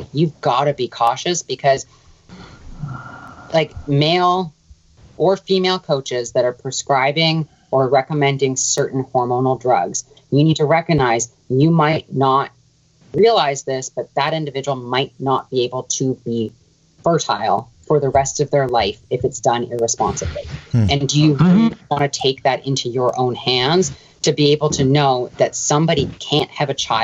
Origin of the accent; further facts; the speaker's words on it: Canada; See, I'm Canadian, so I'm kind of in the middle.